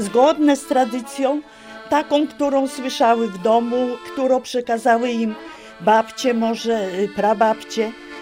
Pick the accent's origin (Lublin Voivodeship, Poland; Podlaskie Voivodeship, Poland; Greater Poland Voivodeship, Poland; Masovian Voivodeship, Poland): Podlaskie Voivodeship, Poland; Nowogród; No jestem z Nowogrodu, a tak się składa, że nawet z sąsiedztwa skansenu. Urosłam tutaj, zestarzałam się już.